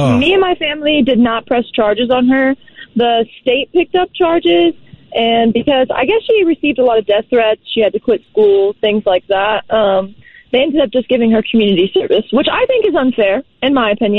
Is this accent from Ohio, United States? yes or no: yes; Dayton, Ohio, United States; So I am originally from Dayton, Ohio.